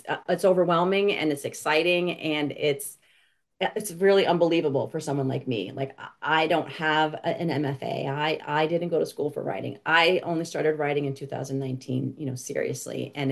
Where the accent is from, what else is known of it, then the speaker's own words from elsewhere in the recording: Connecticut, United States; now in Vermont, United States; So I live in Vermont. I grew up in Connecticut